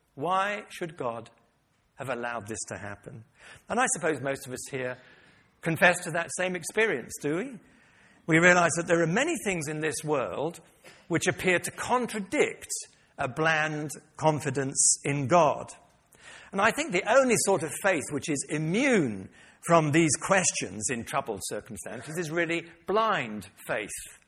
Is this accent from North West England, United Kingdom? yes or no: no; London, United Kingdom; I was brought up in North London.